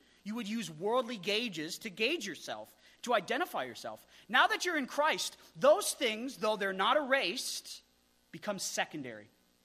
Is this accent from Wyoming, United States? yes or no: yes; Wyoming, United States; I celebrate the fact that I'm from Wyoming.